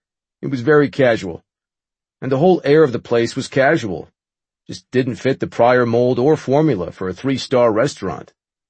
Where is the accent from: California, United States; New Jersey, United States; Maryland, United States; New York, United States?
New Jersey, United States; It was probably well known at the time, but I was a kid from Jersey, went to the CIA.